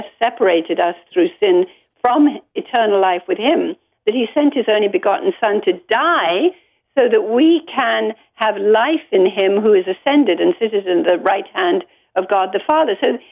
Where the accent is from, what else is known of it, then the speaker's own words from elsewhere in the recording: Kolkata, West Bengal, India; moved away as an adult; I was born and raised in India, lived there for 20 years of my life, first 20 years of my life